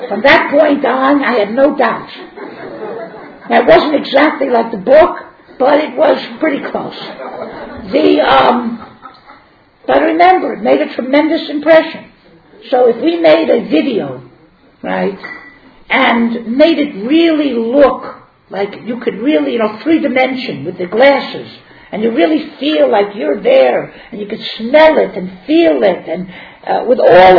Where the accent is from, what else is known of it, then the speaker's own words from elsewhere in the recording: Miami, Florida, United States; I come from Miami, so that's the Orange Bowl, whatever you want.